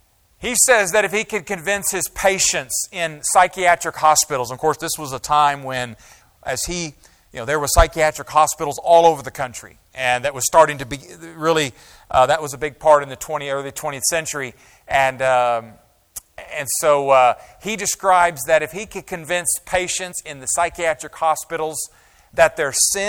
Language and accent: English; Tulsa, Oklahoma, United States; And I grew up in the Tulsa area, of course. So born and raised in Tulsa, grew up at 10th and Rockford.